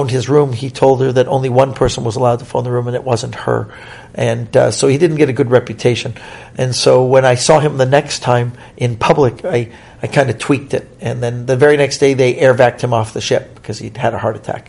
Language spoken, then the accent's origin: English; Canada; and I'm Canadian. I don't know nothing about